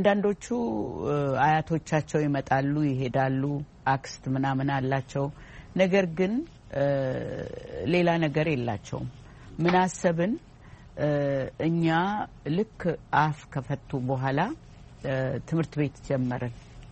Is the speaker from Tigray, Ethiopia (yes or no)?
no; Oromia, Ethiopia; እኔ እኮ የተወለድኩት አንዲት ጥግ የኢትዮጵያ ትንሽ መንደር